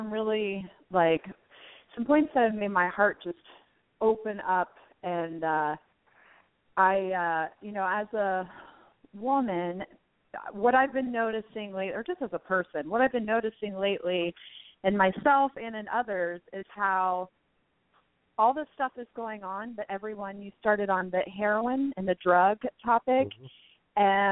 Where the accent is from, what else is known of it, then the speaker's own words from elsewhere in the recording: Marysville, United States; But then I go to connect to where I grew up in Marysville